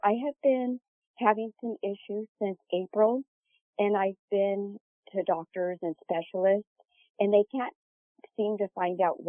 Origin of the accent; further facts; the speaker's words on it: Sacramento, California, United States; I'm from Sacramento, California.